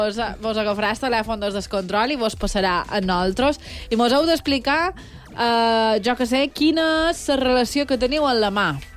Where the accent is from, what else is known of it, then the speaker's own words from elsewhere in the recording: Balearic Islands, Spain; Jo, com a bona mallorquina, no vaig a la mà fins al mes de juliol.